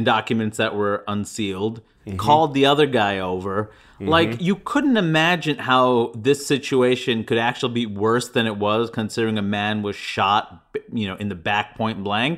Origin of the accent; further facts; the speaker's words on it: New York, United States; And I'm from New York.